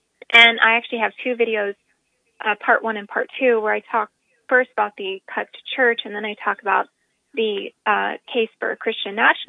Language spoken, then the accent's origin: English; Texas, United States; So I look at it as I'm a Texan, I'm a Southerner, I'm an American, I'm somebody of Irish descent